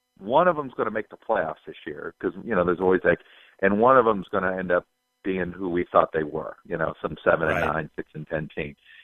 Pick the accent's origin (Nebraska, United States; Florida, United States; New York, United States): Florida, United States; Miami; I grew up in Miami, but my dad grew up in Iowa